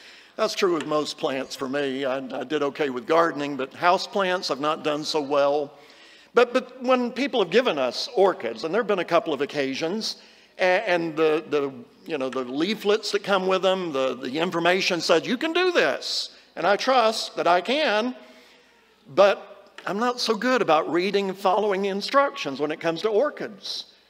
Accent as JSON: {"language": "English", "region": "Kentucky", "country": "United States", "said": "I'm proud of the fact I'm from Kentucky. I am a Kentucky colonel"}